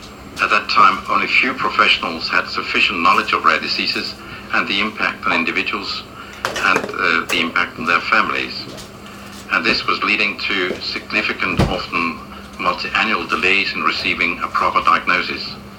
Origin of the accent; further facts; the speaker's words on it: Denmark; English is a second language; My home country is Denmark. Denmark is part of Scandinavia.